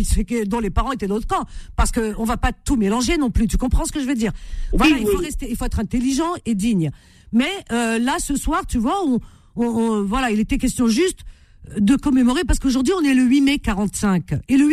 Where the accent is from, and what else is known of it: France